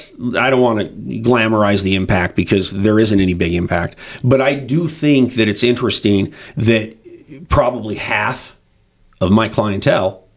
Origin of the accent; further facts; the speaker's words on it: Australia; I'm fucking Aussie as far as, tolerance.